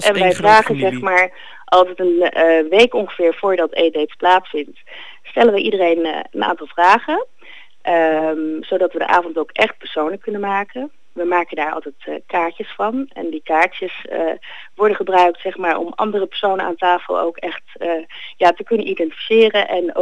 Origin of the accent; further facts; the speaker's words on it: Netherlands; Maar blijkbaar zijn wij Nederlanders niet heel erg, heel erg sociaal in die zin.